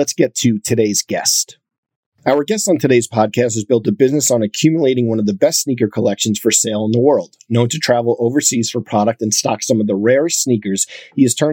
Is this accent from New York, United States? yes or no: yes; Long Island, New York, United States; I grew up in Long Island.